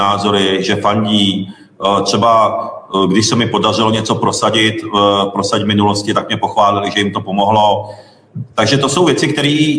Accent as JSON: {"language": "Czech", "town": "Mašťov", "region": "Ústí nad Labem Region", "country": "Czechia", "tie": "born or raised there", "said": "jsem vyrůstal část dětství v dětském domově v Mašťově u Podbořan, to je v Ústeckém kraji. Chodil jsem tam i na základní školu vedle do krásného dvora."}